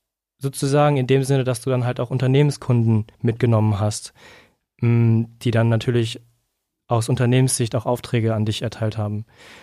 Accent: North Rhine-Westphalia, Germany; ich komme halt aus NRW

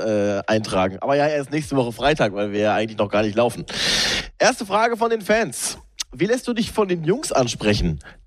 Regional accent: North Rhine-Westphalia, Germany; Ich bin im Ruhrgebiet aufgewachsen, schon seit ewig.

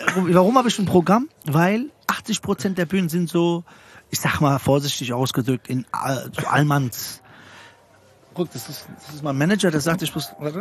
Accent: Frankfurt, Hesse, Germany; ich komme aus Frankfurt

